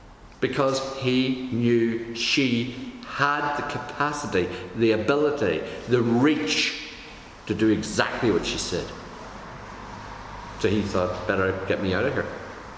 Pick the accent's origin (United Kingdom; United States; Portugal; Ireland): Ireland; We know what the word sodden is. We come from Ireland. We understand that.